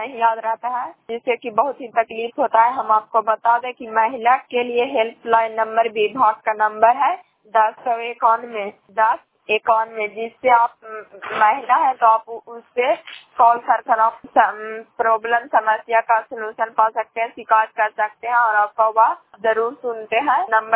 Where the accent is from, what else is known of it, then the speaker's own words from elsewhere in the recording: Bihar, India; ग्राम संत पंचायत संत प्रखंड कलापतरा जिला नालंदा की निवासी हूँ।